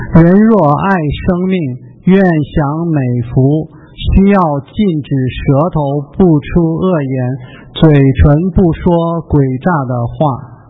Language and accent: Chinese; Beijing, China; 我们北京人管那叫老头鞋